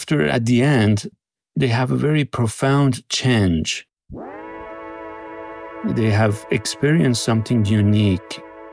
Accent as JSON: {"language": "English", "town": "Boston", "region": "Massachusetts", "country": "United States", "tie": "born or raised there", "said": "but the one I always do not far from my hometown, Boston, is Maine Stargazing and Photography."}